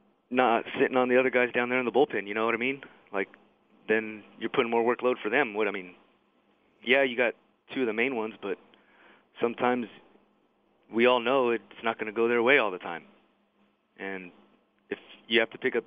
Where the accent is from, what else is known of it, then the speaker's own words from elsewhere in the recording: Fontana, California, United States; also born or lived in San Gabriel; We moved to Fontana when I was three.